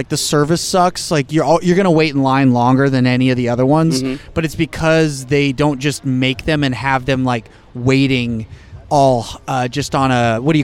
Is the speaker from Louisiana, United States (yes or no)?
no; San Antonio, Texas, United States; Oh, San Antonio Spurs.